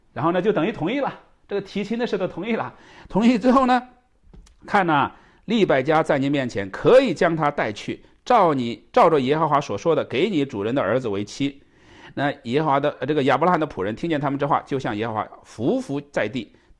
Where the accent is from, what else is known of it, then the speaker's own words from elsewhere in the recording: Henan, China; 我们老家是在河南农村乡下。我们那个家乡是很土的